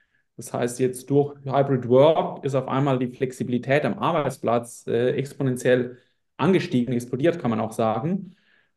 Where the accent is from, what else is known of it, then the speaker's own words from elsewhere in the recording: St. Gallen, Switzerland; bin aus der Schweiz. Bin tatsächlich in der Nähe von St. Gallen aufgewachsen